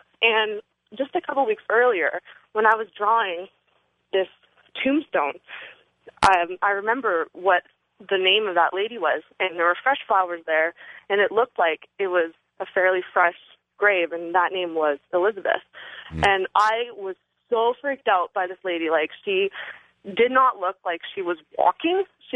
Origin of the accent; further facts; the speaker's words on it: Victoria, British Columbia, Canada; now in Austin, United States; I am living in Austin, Texas right now. … I am from Victoria, BC, Canada, originally.